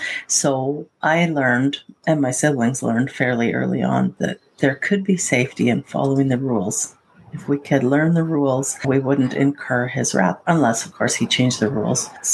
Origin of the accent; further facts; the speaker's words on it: British Columbia, Canada; So I'm Canadian. I live in British Columbia, and I was raised in a Pentecostal home.